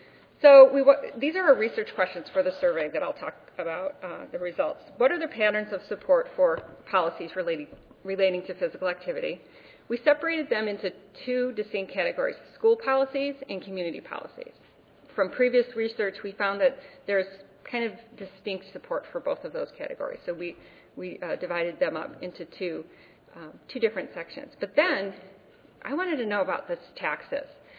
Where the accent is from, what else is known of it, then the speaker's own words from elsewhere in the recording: Missouri, United States; I come from Missouri, lowest tobacco tax in the entire country. So you don't say that word in our state.